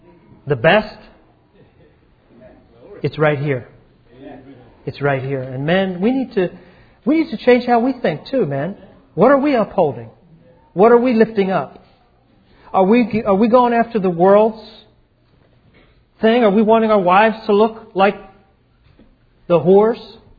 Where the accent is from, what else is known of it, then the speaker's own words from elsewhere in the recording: Philadelphia, Pennsylvania, United States; I grew up in Philadelphia in this real preppy, if you know what that means, background.